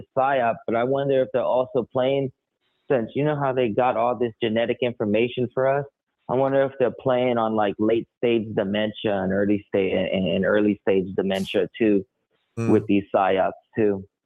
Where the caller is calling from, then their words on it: Texas, United States; from Texas.